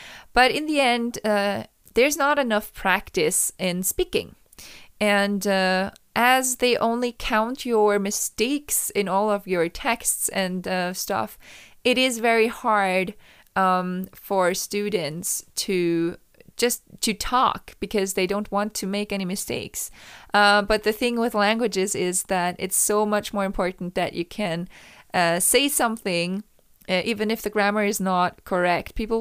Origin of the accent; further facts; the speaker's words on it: Austria; English is a second language; And of course, I grew up in Austria. So it would be weird if I had nothing Austrian in me. But at the same time, as I said, I don't feel very much Austrian.